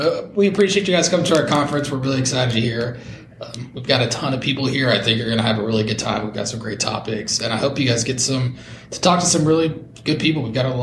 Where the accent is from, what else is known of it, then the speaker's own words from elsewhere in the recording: The Woodlands, Texas, United States; also born or lived in Houston; Yeah, so I'm born and raised in Houston, in the Houston area. I was born in Houston, grew up in the Woodlands.